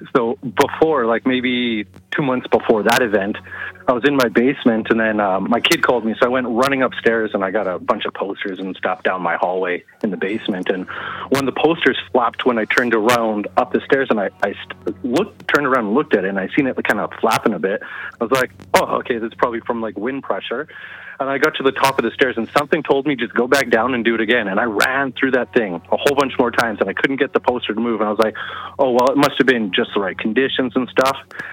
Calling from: Edmonton, Alberta, Canada; from Edmonton, Alberta.

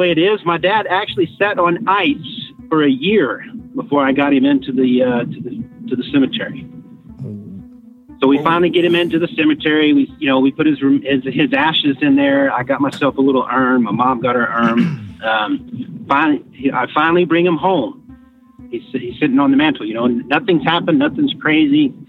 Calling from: San Antonio, Texas, United States; San Antonio, Texas.

